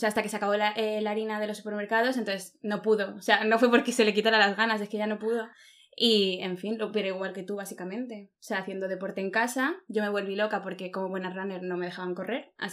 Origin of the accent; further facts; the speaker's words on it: London, United Kingdom; reencuentro con mi ciudad natal. Como buena londoner.